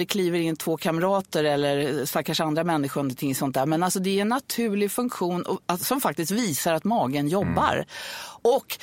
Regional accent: Stockholm, Stockholm County, Sweden; born there; jag är född på Södermalm i Stockholm

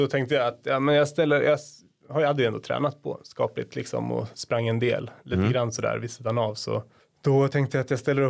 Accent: Hallsberg, Örebro County, Sweden; jag är uppvuxen i Hallsberg och höll på med alla möjliga idrotter som liten.

